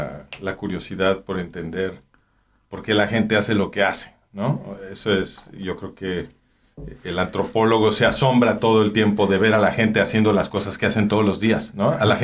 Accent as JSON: {"language": "Spanish", "country": "Mexico", "tie": "born or raised there", "said": "mi mamá y mi papá estaban ahí, y pues ahí nací, pero ellos se regresaron a México y yo crecí en México."}